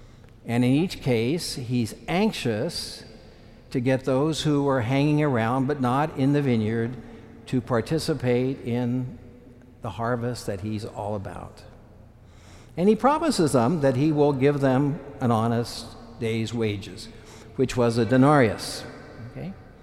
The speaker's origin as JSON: {"language": "English", "town": "Concordia", "region": "Kansas", "country": "United States", "tie": "born or raised there", "said": "Now, when I was a young boy growing up in Concordia, Kansas, we had a wonderful pastor."}